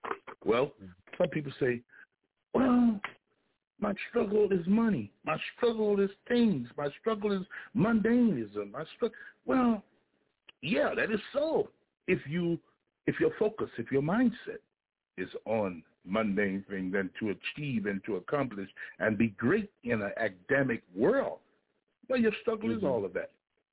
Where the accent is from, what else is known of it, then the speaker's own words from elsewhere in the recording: Little Rock, Arkansas, United States; from Little Rock, Arkansas.